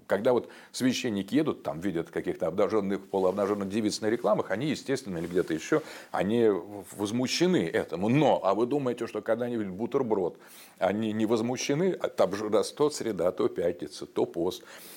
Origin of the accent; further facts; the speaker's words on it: Donbas, Ukraine; Я с Донбасса, я здесь.